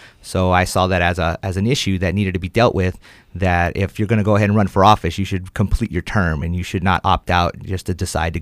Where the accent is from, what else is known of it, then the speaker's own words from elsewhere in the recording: Phoenix, Arizona, United States; also born or lived in Los Angeles, California; Well, originally I was born in Los Angeles, California. And then when I was a child, my mother decided to move on to more freedom-loving Phoenix, Arizona. And I was raised there in Phoenix, Arizona, until I joined the Marine Corps in 1996